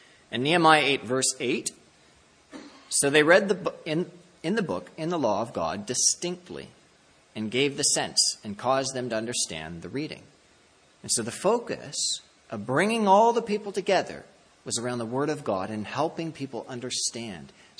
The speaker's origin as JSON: {"language": "English", "region": "Ontario", "country": "Canada", "tie": "born or raised there", "said": "I don't know about BC, because I grew up in Ontario"}